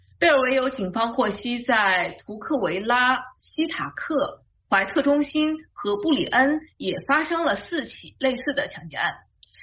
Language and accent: Chinese; Qingdao, Shandong, China; 好像在国内，包括我的家乡，我是在青岛。青岛其实也经常有山火